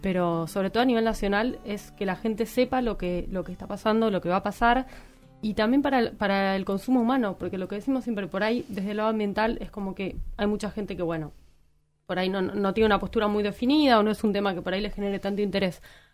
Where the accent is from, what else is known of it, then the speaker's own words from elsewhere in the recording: Buenos Aires, Argentina; nosotros por ahí que venimos de Buenos Aires